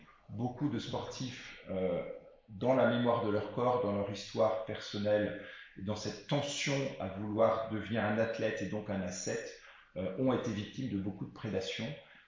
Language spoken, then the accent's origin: French; Rennes, Brittany, France; Moi, j'ai grandi à Rennes.